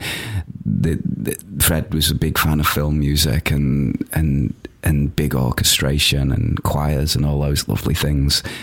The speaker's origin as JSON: {"language": "English", "town": "Manchester", "region": "North West England", "country": "United Kingdom", "lives_now": "Germany", "said": "we're from Manchester and we love that city"}